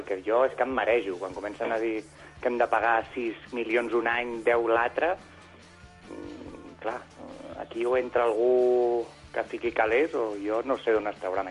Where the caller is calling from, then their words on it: Barcelona, Catalonia, Spain; de Barcelona.